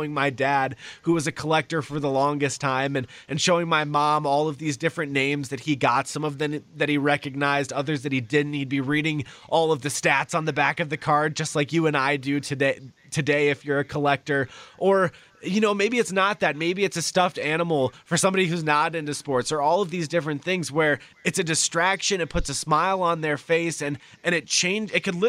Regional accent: California, United States; now in Wisconsin, United States; I grew up in California, so not here in Wisconsin.

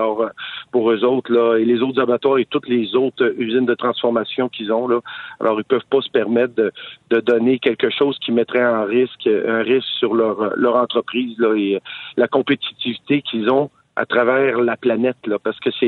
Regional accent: Quebec, Canada; Au Québec, là, on est capable de fournir les abattoirs du Québec, nous autre

